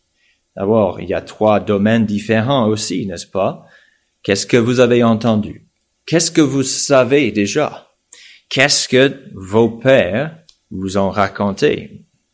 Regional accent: United States; Alors moi, en tant qu'Américain, je ne connaissais pas l'expression « je me souviens ».

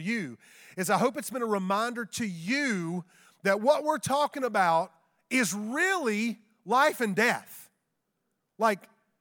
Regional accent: United States; as an American Christian. I've also traveled in 50 countries.

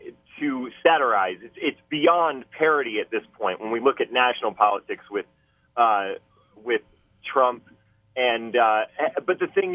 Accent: Maine, United States; the writers who know I'm from Maine made me make fun of Maine in that stump speech

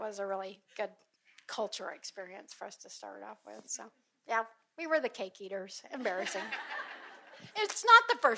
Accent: Texas, United States; And I grew up in West Texas. And West Texas, maybe I was a hillbilly in West Texas.

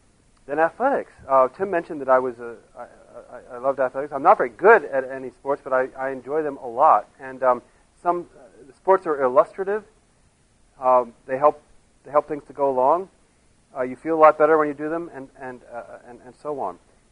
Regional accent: France; In France, sadly, this is changing, but it used to be, when I was growing up in France, that the whole country would stop, come to a standstill at noon.

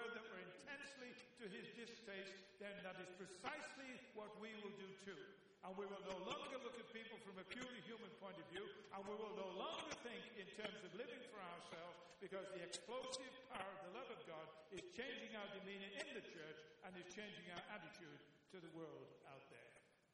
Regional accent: United Kingdom; I'm British. But then, because I was a Brit living in Britain

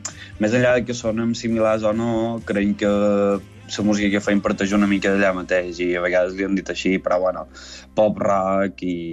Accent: Manacor, Balearic Islands, Spain; nosaltres dos que som de Manacor ja volíem fer una mica un homenatge a la nostra llegenda

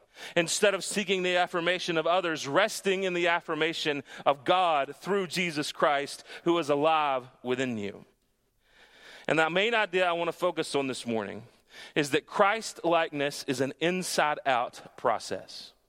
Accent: Sweetwater, Texas, United States; I grew up out in West Texas near a town named Sweetwater.

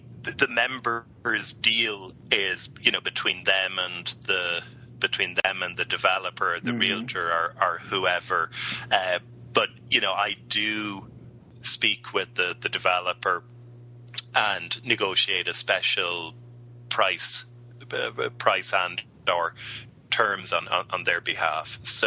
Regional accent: County Cork, Ireland; I'm Irish, Dan, from the fair county of Cork.

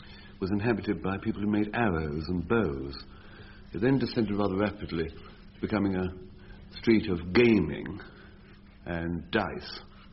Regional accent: Hackney, London, United Kingdom; born there; Hackney, that's what we used to call a kipper.

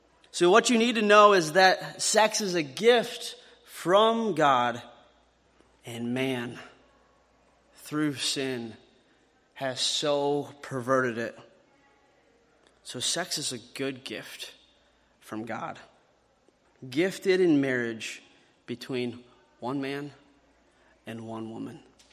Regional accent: Iowa, United States; as most of you know by now, I grew up in Northwest Iowa.

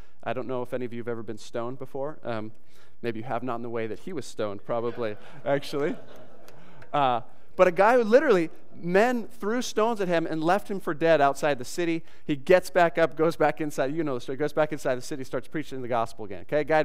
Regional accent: Newport Beach, California, United States; That doesn't resonate with me that much because I grew up in Newport Beach, California.

